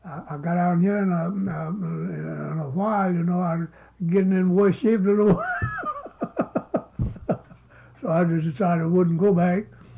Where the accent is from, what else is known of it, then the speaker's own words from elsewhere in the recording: South Carolina, United States; I came from South Carolina.